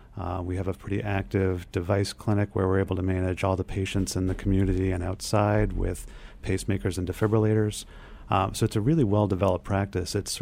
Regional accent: New Hampshire, United States; I grew up in New Hampshire, and I had no idea that this stuff was going on here until I came up here 7 years ago.

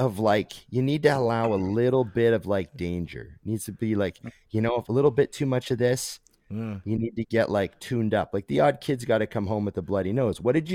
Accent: Canada; We're Canadian.

